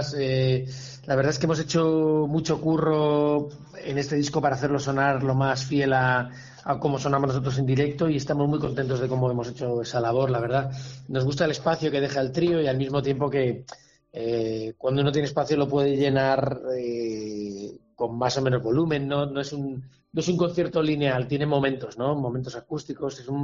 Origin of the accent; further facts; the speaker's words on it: Madrid, Community of Madrid, Spain; a raíz de volver a Madrid, que es mi ciudad natal, me establecí aquí con músicos con los que ya tocaba.